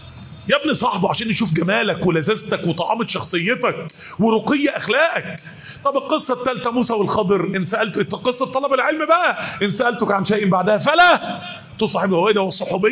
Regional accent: Mansoura, Dakahlia, Egypt; كنت دايما اقول لاخواننا اللي عندنا في المنصوره

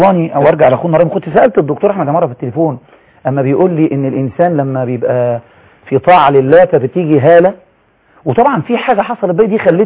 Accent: Egypt; بعت في مصر لمراكز العلم اللي عندنا في مصر وفي اوروبا وفي كل مكان

